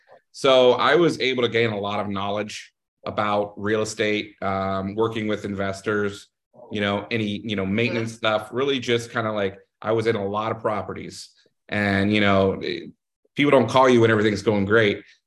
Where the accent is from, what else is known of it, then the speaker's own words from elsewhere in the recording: Columbus, Ohio, United States; I grew up here in Columbus. I grew up in Grandview. You know, graduated from high school, Grandview Heights, went to school, Indianapolis at Butler University. I moved back to Columbus in 2009, and I'm here to stay.